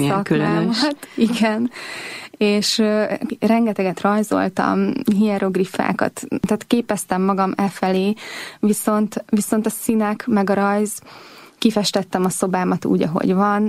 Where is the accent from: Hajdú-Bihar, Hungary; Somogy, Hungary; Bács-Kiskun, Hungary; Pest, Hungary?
Pest, Hungary; Százhalombatta; Én egy nagyon egyszerű családba születtem bele. Szászlombattán töltöttem a gyerekkoromat, ott laktunk, hároman vagyunk testvérek.